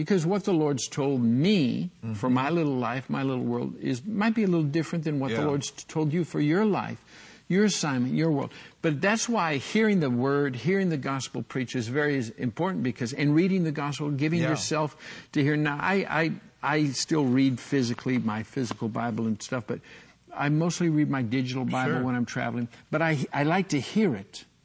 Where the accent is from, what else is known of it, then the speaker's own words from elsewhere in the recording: Midwest, United States; I remember as a kid, you know, growing up in the Midwest, and learning to swim at, you know, 5, 6, 7, whatever it was.